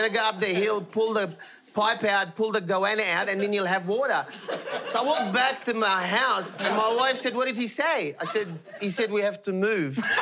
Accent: Punchbowl, New South Wales, Australia; I grew up in Punchbowl. And suddenly I'm in the forest.

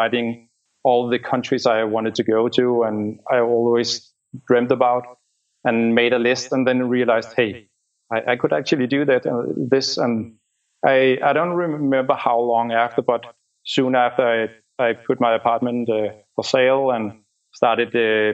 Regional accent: Denmark; I'm from Denmark. I'm 38 years old.

